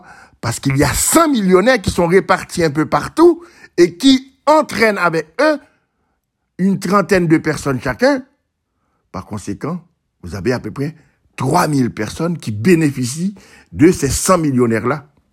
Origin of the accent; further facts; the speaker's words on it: Haiti; Alors, nous sommes des Haïtiens et l'histoire d'Haïti nous explique très clairement ce qui s'est passé